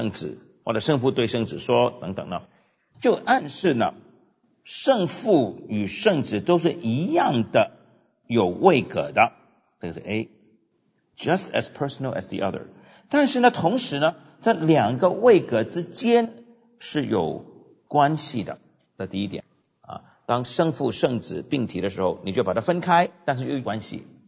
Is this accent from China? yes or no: yes; China; 道就像我们中国人有天啊道啊等等啊太极啊